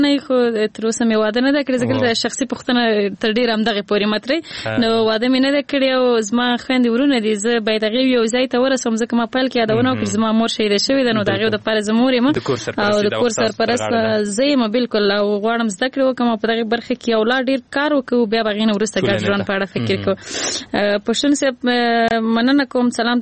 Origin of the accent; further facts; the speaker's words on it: Nangarhar, Afghanistan; نو زه اصل نه د ننګرهار ولایت یم